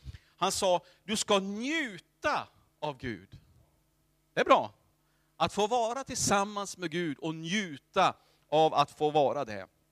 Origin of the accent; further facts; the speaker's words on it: Runemo, Gävleborg County, Sweden; Jag har mina rötter i Edsbyn. Och jag är uppväxt i Betelförsamlingen i Runemo.